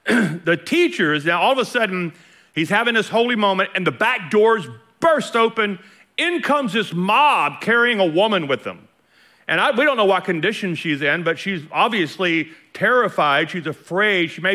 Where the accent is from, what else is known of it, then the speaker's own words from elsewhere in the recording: Louisiana, United States; Remember, I'm from Louisiana, so it's not that uncommon.